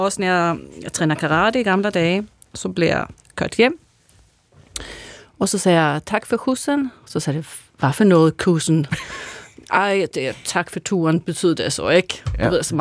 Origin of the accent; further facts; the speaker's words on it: Norrköping, Östergötland, Sweden; moved away as an adult; now in Copenhagen, Denmark; Norrköping. Ligger syd for Stockholm, 160 km cirka.